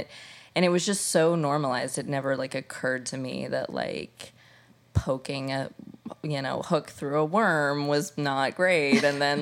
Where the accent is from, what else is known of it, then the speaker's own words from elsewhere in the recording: Indiana, United States; So I am from Indiana. A tiny cornfield in the Midwest. I definitely grew up eating the standard meat and potatoes diet